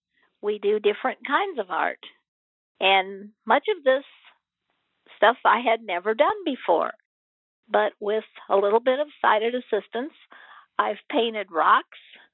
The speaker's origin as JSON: {"language": "English", "town": "Lafayette", "region": "Indiana", "country": "United States", "said": "I'm from Lafayette, Indiana."}